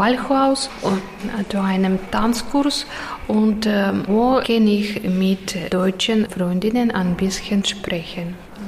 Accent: Minsk, Belarus; German is a second language; Ich komme aus Belarus, aus Minsk.

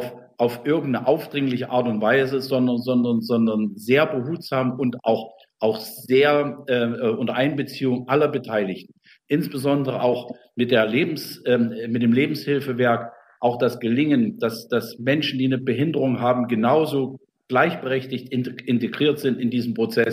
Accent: Thuringia, Germany; wenn Sie das Projekt weiterverfolgen und in die Nähe meiner Heimat kommen, bin ich gerne bereit, auch eine Baumpatenschaft mit zu übernehmen.

